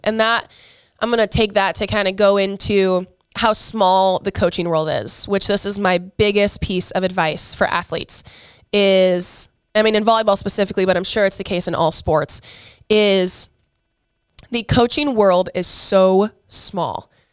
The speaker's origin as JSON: {"language": "English", "region": "Iowa", "country": "United States", "tie": "born or raised there", "said": "I loved getting to play for my home state, which then led to me entering the transfer portal after my senior season at Iowa."}